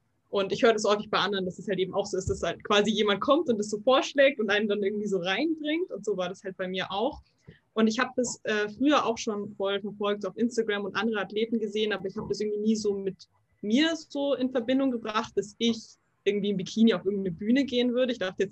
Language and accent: German; Munich, Bavaria, Germany; ich komme aus München